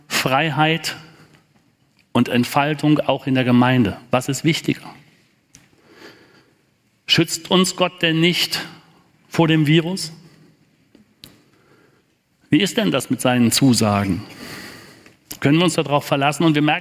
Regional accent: Altenkirchen, Rhineland-Palatinate, Germany; in Altenkirchen in meiner Heimatstadt

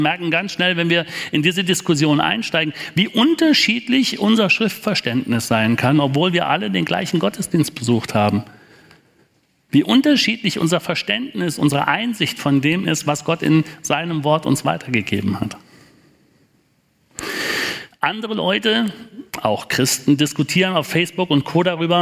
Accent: Altenkirchen, Rhineland-Palatinate, Germany; in Altenkirchen in meiner Heimatstadt

